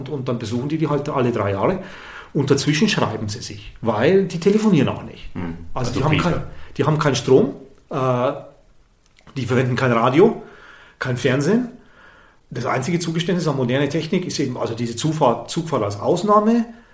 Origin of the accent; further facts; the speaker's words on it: Southern Germany, Germany; ich bin aus Süddeutschland, das heißt, man konnte es irgendwie mehr, also man ist andere Dialekte gewöhnt und ich war öfter in Österreich und in der Schweiz und so